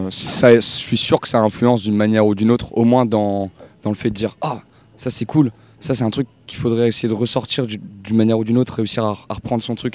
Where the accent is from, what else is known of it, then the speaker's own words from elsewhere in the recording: Amiens, Hauts-de-France, France; je viens d'Amiens.